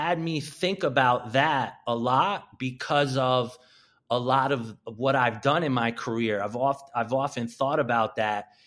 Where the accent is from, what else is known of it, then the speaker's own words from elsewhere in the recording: Connecticut, United States; is growing up in Connecticut when I was playing basketball.